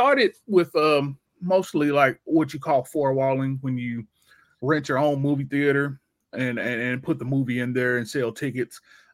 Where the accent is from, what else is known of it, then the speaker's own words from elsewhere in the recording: Tennessee, United States; But I'm from Tennessee, little old Tennessee. Hollywood is thousands and thousands of miles away.